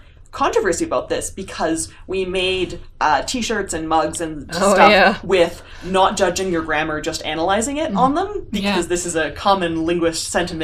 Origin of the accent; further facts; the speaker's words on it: Nova Scotia, Canada; also born or lived in Ontario; now in Montreal, Canada; I grew up in Nova Scotia and then I moved to Ontario for undergrad and then I moved to Montreal for grad school.